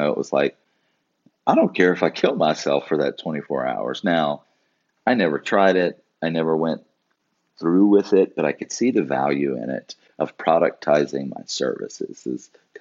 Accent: Louisiana, United States; I'm from South Louisiana and I lived in Lafayette and that's where all of my clients came from.

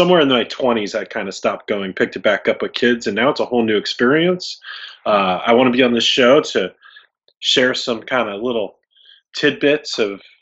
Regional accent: Florida, United States; Growing up in Florida.

